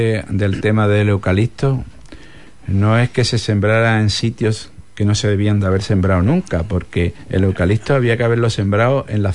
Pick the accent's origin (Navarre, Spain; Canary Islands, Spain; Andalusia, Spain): Andalusia, Spain; Aroche; born there; Yo nací en Aroche